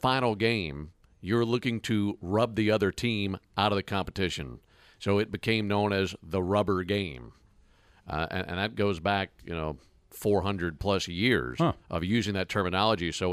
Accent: Madison, Mississippi, United States; This is another question from my hometown. This is cool. From Morgan in Madison, Mississippi.

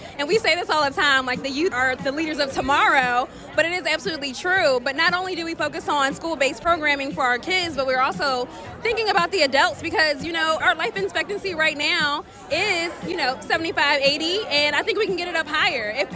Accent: Philadelphia, Pennsylvania, United States; I'm from Germantown, so when I walk up and down, so when I walk up and down my Germantown Avenue, starting in Germantown, and you hit Mount Airy, and then you hit Chestnut Hill

